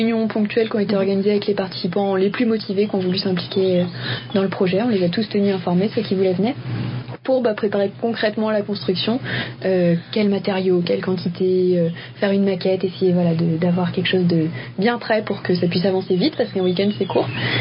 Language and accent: French; Île-de-France, France; je viens de la région parisienne, j'ai 23 ans et je suis diplômée de lettres